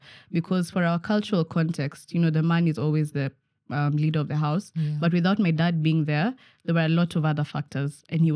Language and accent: English; Kitale, Trans-Nzoia County, Kenya; also born or lived in Nairobi; So I grew up in Kitale, such a small town. But then with uni, I had to move to Nairobi.